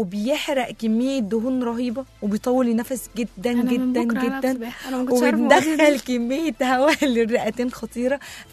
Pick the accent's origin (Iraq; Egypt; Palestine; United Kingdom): Egypt; احنا اللي مصريين ما بنحبش نتحرك.